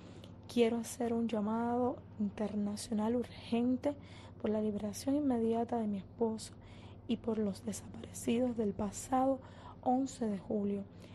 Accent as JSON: {"language": "Spanish", "country": "Cuba", "said": "todos somos cubanos"}